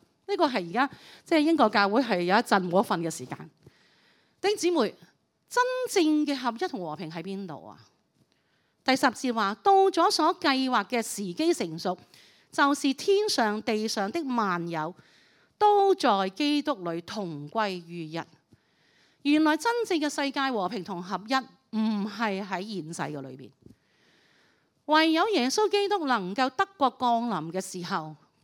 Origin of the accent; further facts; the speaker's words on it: Hong Kong; 其实英国的教会怎么去面对着我们香港人